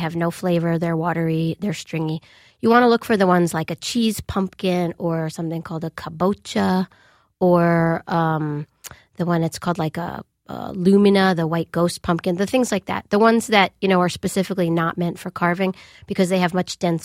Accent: Long Island, New York, United States; Yes, we gardened, and I every year would plant pumpkins.

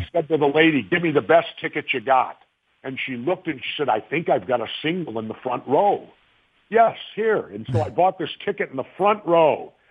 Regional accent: Minnesota, United States; You know, I'm one of the rare Minnesotans born and raised in Minnesota.

